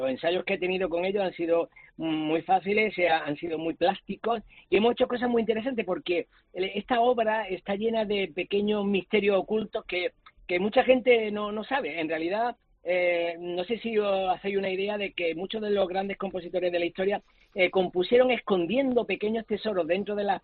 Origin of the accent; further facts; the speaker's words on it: Málaga, Andalusia, Spain; now in Seville, Spain; Yo soy malagueño, pero vivo en Sevilla.